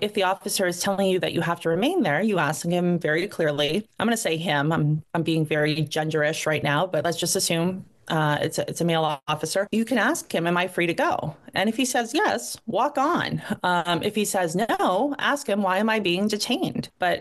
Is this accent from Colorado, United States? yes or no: no; Madawaska, Maine, United States; So I grew up in Madawaska, which is in far northern Maine. I grew up a little rough up there